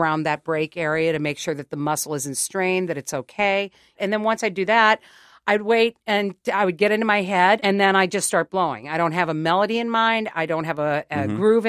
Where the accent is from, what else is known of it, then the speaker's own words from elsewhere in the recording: Midwest, United States; I was a little queer kid growing up in the Midwest.